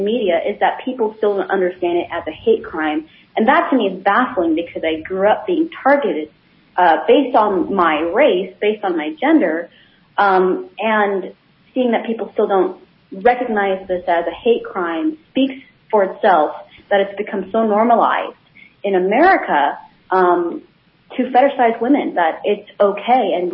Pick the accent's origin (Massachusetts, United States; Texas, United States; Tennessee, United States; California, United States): California, United States; Los Angeles; When I say I'm from L.A., which is true, I was born in California, and I say L.A.